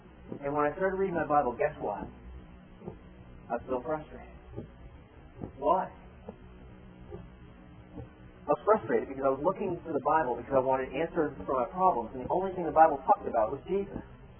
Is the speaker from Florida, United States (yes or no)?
yes; Florida, United States; I grew up in South Florida, sort of in a very, blue-collar neighborhood.